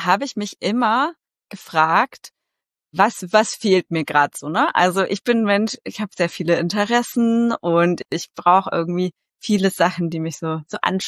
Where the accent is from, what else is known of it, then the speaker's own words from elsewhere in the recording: Bayreuth, Bavaria, Germany; ich habe an der Uni Bayreuth, das ist auch meine Heimatstadt, da habe ich Jura studiert